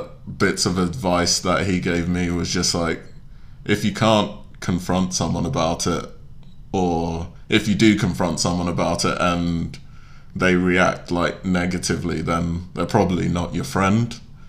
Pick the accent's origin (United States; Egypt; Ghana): Ghana; prove that I'm Ghanaian. Yeah. Like wearing a Ghana shirt and bringing jollof rice.